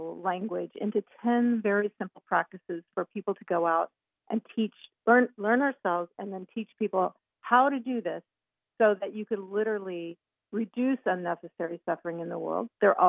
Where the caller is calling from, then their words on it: Washington, District of Columbia, United States; Washington, D.C.